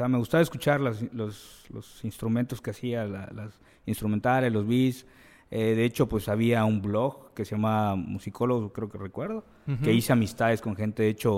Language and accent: Spanish; Campeche, Mexico; somos latinos, y más en Campeche, que no voy a mentir, en Campeche yo creo que todos escuchamos cumbia